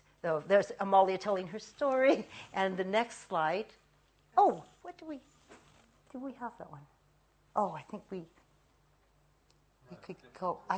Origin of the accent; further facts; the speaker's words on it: United States; was very proud for the first time in my life when I heard this, to be Japanese. Because, you know, growing up in America, we were all meant to be the amazing melting pot.